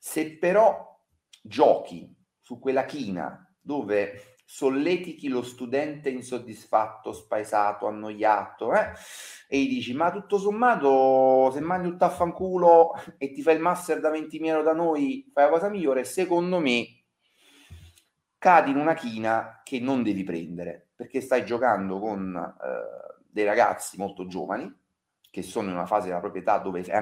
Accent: Caserta, Campania, Italy; Andrea è originario di Marcianise, io sono originario di Caserta.

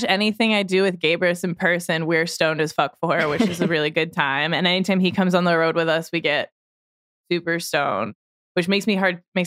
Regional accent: New Hampshire, United States; now in Los Angeles, United States; And I grew up in New Hampshire, so that shit's brutal.

